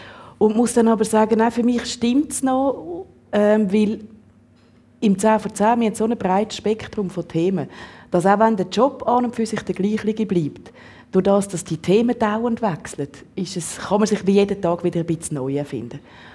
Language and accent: German; Zurich, Switzerland; born there; Weil meine Schwester und ich, wir sind beide schon in Zürich geboren.